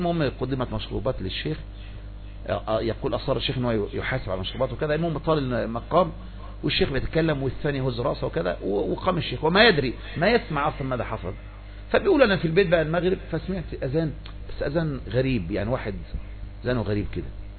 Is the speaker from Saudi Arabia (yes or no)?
no; Egypt; احنا مصريين